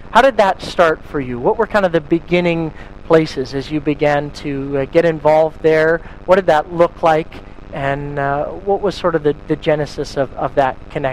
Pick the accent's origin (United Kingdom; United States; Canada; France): Canada; as a Canadian, I want to be able to stand there and say